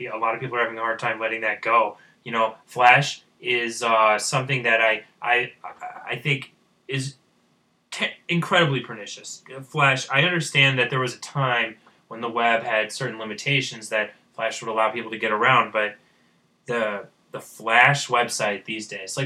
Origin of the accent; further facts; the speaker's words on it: United States; because, you know, I'm an American, you know, but I don't really care.